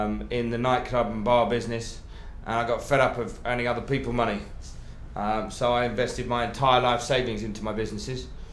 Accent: London, United Kingdom; My date of birth is 11th of the 7th, 1974, and I'm from London.

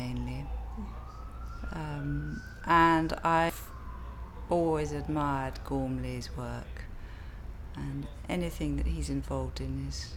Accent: East of England, United Kingdom; I was born on the 17th of May 1952 and I come from Suffolk.

